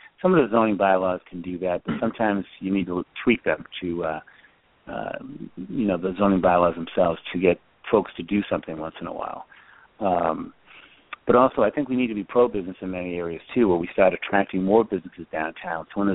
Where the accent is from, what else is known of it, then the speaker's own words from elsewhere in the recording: Northborough, Massachusetts, United States; Actually, I grew up in Northborough, Massachusetts, about 40 miles away. And I went to public high school there, Algonquin Regional High School.